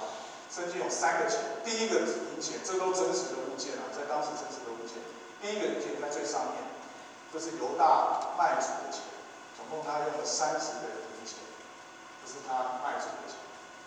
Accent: China; 我们中国人会养育父母，我们会报答父母

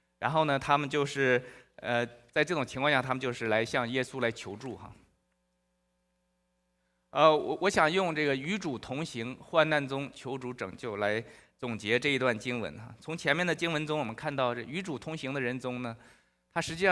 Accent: China; 我就想起来以前小时候在大陆唱的一首歌

